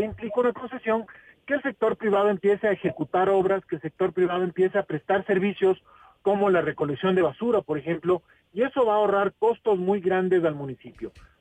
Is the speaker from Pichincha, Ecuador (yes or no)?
yes; Quito, Pichincha, Ecuador; Y eso nosotros como quiteños no podemos permitir.